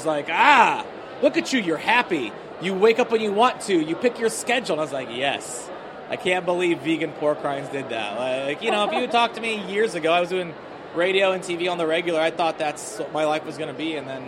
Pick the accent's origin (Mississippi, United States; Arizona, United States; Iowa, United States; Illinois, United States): Iowa, United States; I'm a Muslim from Iowa, right?